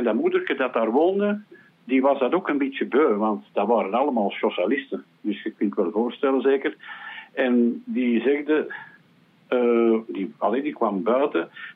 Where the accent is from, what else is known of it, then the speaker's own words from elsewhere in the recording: Stabroek, Antwerp, Belgium; Ik ben afkomstig van Stabroek, Ut.